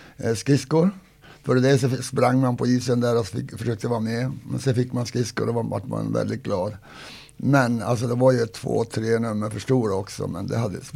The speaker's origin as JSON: {"language": "Swedish", "town": "Kiruna", "region": "Norrbotten County", "country": "Sweden", "tie": "born there", "said": "är väldigt stolt att jag är same, det är helt klart. Och jag är född uppe där och varit mycket nu. Jag är född i Kiruna"}